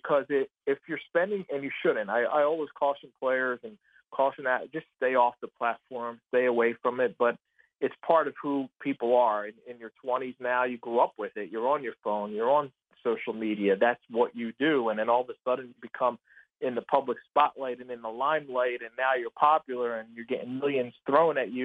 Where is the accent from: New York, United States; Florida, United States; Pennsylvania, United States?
Pennsylvania, United States; Philadelphia; I grew up in Philadelphia. I know what that fan base is like